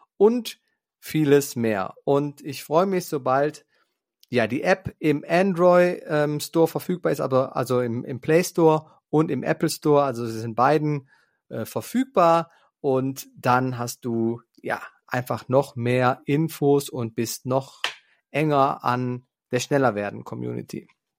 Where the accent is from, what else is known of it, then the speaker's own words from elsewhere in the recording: Eifel, Germany; die Eifel hier, wo ich herkomme, die ist wunderschön.